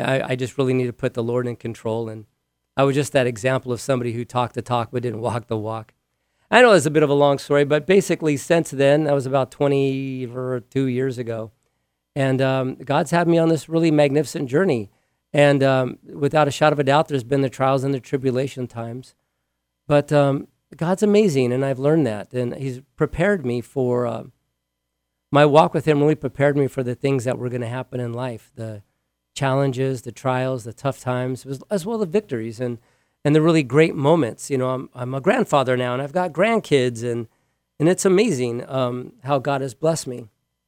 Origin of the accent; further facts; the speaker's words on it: Honolulu, Hawaii, United States; also born or lived in Belen, New Mexico; now in Paradise, United States; Before that, I was born in Belen, New Mexico. I am of Indian heritage, or now they call me indigenous people. I'm okay either way. When I was a kid, I moved to Honolulu, Hawaii.